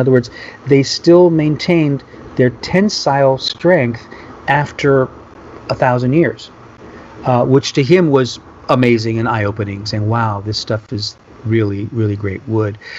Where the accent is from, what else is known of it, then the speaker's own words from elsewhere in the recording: Louisiana, United States; I'm from Louisiana, and we use cypress, so I'm kind of familiar with other cypresses.